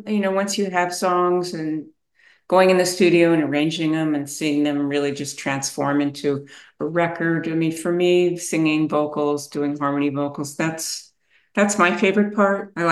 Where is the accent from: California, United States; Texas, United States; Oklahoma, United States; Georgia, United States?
California, United States; Los Angeles; And then growing up in Los Angeles was the other part of that, is just there was music everywhere.